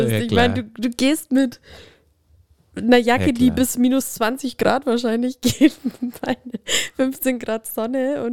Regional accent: Bavaria, Germany; bei uns in Bayern sagt man halt auch, wenn du das schreibst, das.

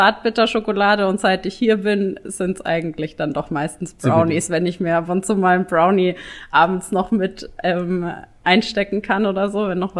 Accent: Würzburg, Bavaria, Germany; Aus Würzburg.

